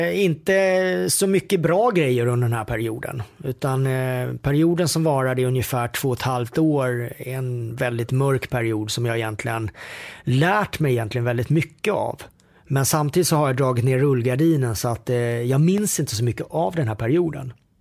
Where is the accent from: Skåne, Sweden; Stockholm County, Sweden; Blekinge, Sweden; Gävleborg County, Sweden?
Blekinge, Sweden; Karlshamn; sen växte jag upp nere i Karlshamn med min mor Anita och min far Björn och en lillebror som heter Filip.